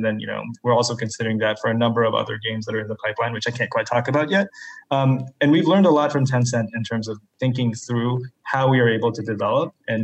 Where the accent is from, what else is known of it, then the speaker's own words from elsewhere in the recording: Philippines; first language Ilocano; English is a second language; Whereas, you know, in a country like the Philippines where I'm from, like my first language was not Tagalog. My first language was Ilocano. After that, I learned Tagalog. And then after that, I learned English.